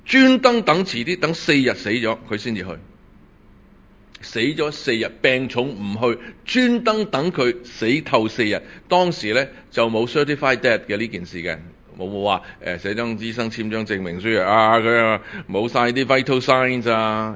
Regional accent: China; 即系喺我哋中国人嘅流著中国人嘅血统里边，你话冇鬼冇见过鬼父，即系难以相信啊

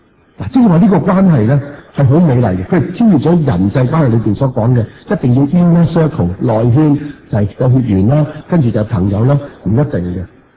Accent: China; 我哋中国人好怕呢个字亲密

